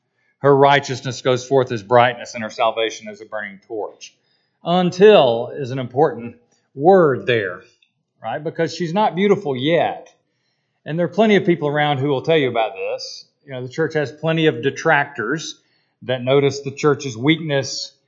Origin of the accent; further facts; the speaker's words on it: Atlanta, Georgia, United States; the great amateur golfer from my hometown, Atlanta, Georgia